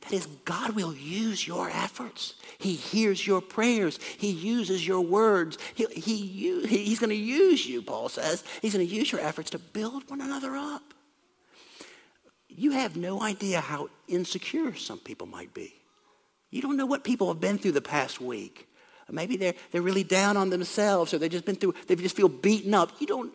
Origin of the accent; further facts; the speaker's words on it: South Carolina, United States; I'm sort of half Italian. My mom's side is Sicilian. I've probably mentioned this. I grew up in South Carolina. There was an Italian restaurant where we went to eat spaghetti. That was it. There was no Italian community.